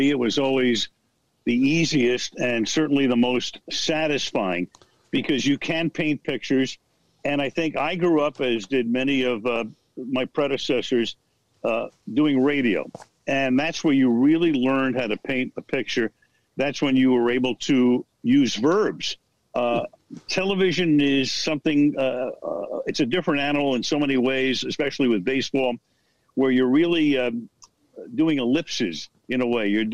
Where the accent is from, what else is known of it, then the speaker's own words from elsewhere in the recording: Brooklyn, New York, United States; I go back to, you know, growing up in Brooklyn